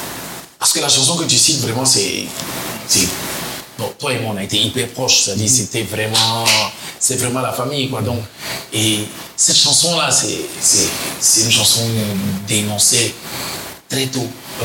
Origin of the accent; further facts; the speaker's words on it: Côte d’Ivoire; Comme j'ai dit, je venais de la Côte d'Ivoire.